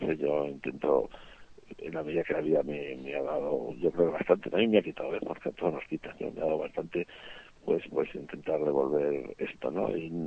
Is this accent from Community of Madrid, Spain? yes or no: no; San Sebastián, Basque Country, Spain; born there; yo nací en San Sebastián, que como sabe Paqui, seguramente también pues está 18 kilómetros de la frontera de Francia